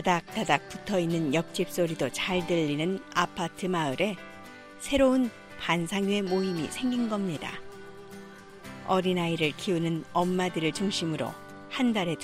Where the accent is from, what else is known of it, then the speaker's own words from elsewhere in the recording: North Korea; now in South Korea; 고향이 북한인 탈북자라고 말하는 것이 당당해졌습니다.